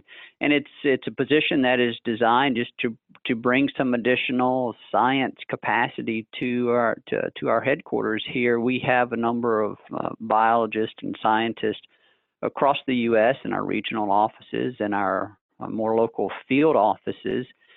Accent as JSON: {"language": "English", "region": "Mississippi", "country": "United States", "tie": "born or raised there", "said": "I grew up in North Mississippi. We'll start there, just a little bit of personal background."}